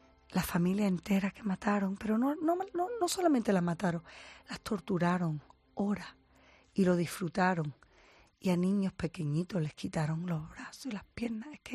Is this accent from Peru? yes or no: no; Gibraltar; accent: Andalusian; De andaluz. Yo soy de Gibraltar. Me crié en Gibraltar. Y de ahí vengo y por eso hablo español.